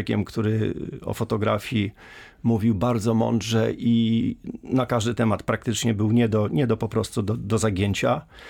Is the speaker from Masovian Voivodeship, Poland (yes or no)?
no; Rzeszów, Subcarpathian Voivodeship, Poland; born there; urodziłem się na Staromieściu praktycznie, więc 62 lata temu, więc Rzeszów.